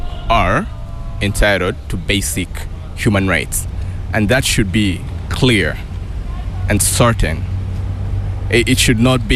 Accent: Uganda; I'm from Uganda.

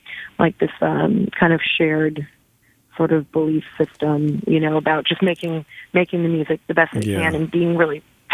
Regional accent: Long Beach, California, United States; moved away as an adult; now in Washington, United States; Yeah, I grew up in Long Beach, California, lived near downtown L.A. for, you know, the 10 years before I left California.

